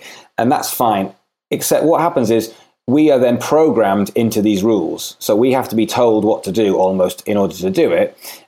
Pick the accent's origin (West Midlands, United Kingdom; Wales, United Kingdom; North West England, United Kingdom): Wales, United Kingdom; Swansea; I'm from Swansea in Wales. There was no music industry in Swansea in Wales, so the only option was to get to London